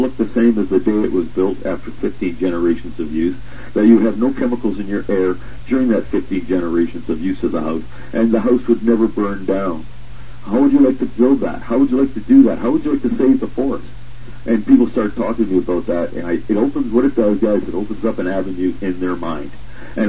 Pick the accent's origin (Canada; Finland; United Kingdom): Canada; As a Canadian, I'm saying that. I know we can do that in Canada also.